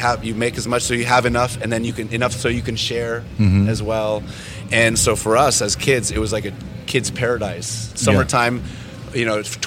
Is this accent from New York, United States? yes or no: no; Alaska, United States; we were raised in Yupik country, you know, with these afros and like, you know, like very different